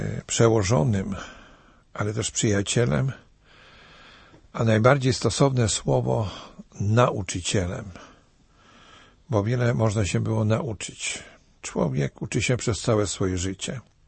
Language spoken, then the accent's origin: Polish; Greater Poland Voivodeship, Poland; Ja natomiast pochodzę z powiatu gnieźnieńskiego, a więc odległości nie są dalekie.